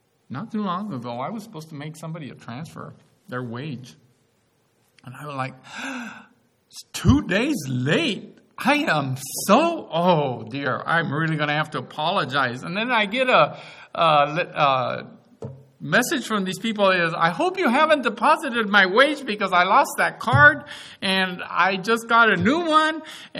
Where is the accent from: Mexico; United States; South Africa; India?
Mexico; I come from Mexico, you know.